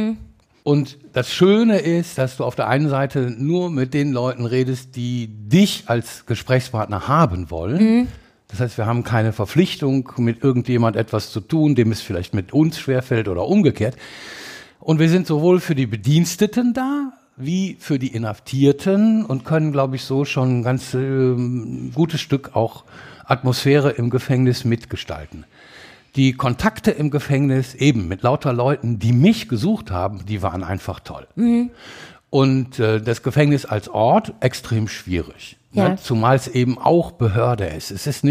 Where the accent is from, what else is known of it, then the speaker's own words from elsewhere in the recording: Düsseldorf, North Rhine-Westphalia, Germany; geboren wie so ganz viele in Flingern und erste Wohnadresse Oberbilk, aufgewachsen in Fennhausen, ein bisschen am Rand und jetzt seit 36 Jahren in der Altstadt.